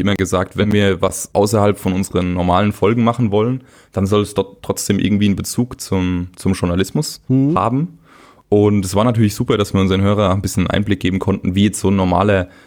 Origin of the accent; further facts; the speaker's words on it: Bavaria, Germany; Und ich komme aus dem Spessart.